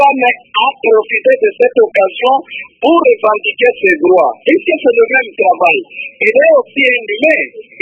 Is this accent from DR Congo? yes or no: yes; DR Congo; ici chez nous en République démocratique